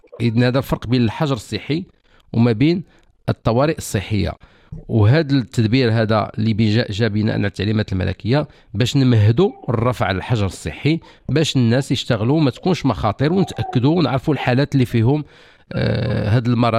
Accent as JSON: {"language": "Arabic", "country": "Morocco", "said": "كل شيء دابا تبين لنا بان اليوم عندنا في المغرب كل شيء"}